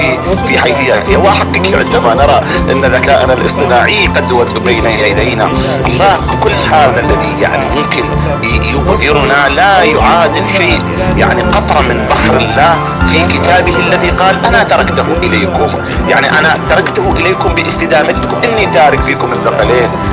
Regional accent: Iraq; أنا أتحدث يعني كعراقي

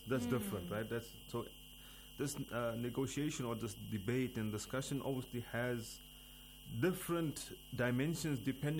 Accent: South Africa; I'm from South Africa.

